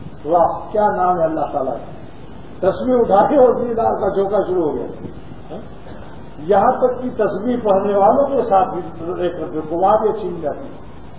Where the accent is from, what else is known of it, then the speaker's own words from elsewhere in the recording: Pratapgarh, Uttar Pradesh, India; پرتاپ گڑھ میں، جو میرا ضلع ہے